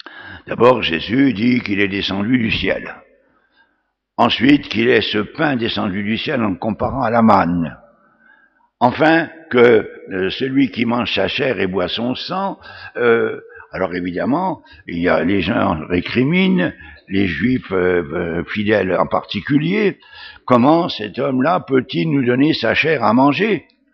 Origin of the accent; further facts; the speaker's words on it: Chalon-sur-Saône, Bourgogne-Franche-Comté, France; Quand j'étais jeune, ici, à Chalon